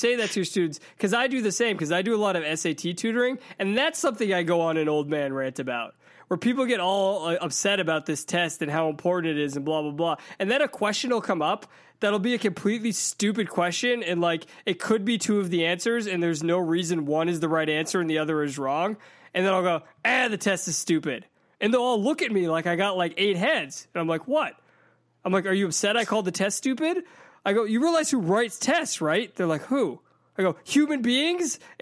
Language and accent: English; Boston, Massachusetts, United States; Yeah, but I'm from Boston.